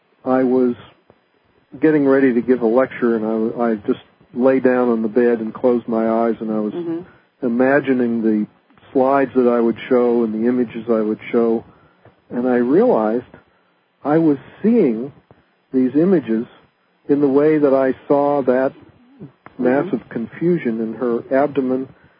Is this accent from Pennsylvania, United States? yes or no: yes; Pittsburgh, Pennsylvania, United States; I'm a scientist from Pittsburgh.